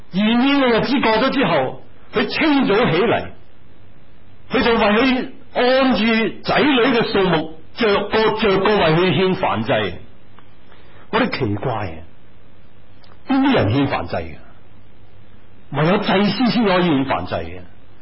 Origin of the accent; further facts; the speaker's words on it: China; 其实我想想，对我们中国人来讲